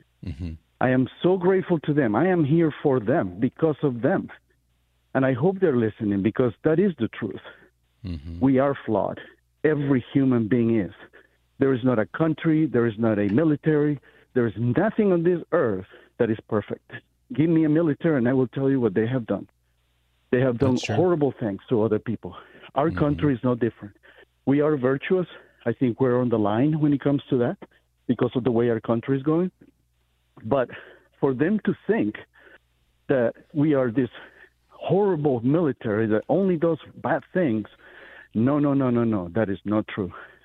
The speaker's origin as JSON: {"language": "English", "country": "Nicaragua", "lives_now": "United States", "said": "And I'm an immigrant. I came from Nicaragua. Came in 1988. Lived through communism."}